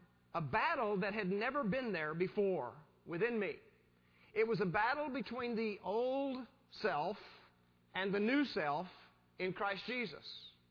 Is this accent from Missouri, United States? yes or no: no; Texas, United States; I am a West Texas boy. I grew up in West Texas.